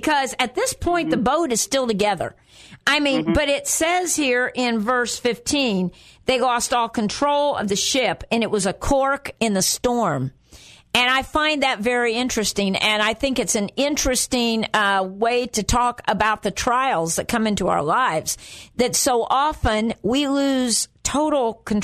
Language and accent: English; Midwest, United States; Now, I'm not from the Northeast, and you're not either. We're from the Midwest, aren't we?